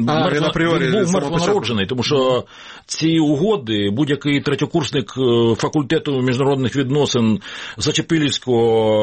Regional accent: Ilovaisk, Donetsk Oblast, Ukraine; Я з Іловайська.

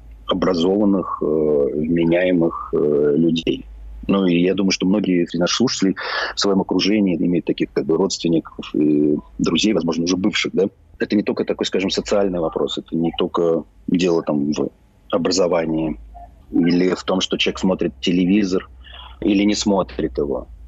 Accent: Moscow, Russia; born there; я родился в Москве, у моих родителей высшее образование, они вообще художники

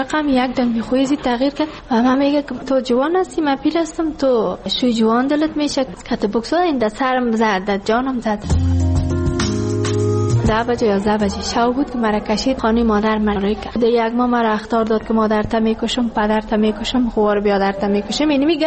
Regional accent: Ghazni, Afghanistan; now in Kabul, Afghanistan; که ما کابل اومدیم، از غزنی هستیم.

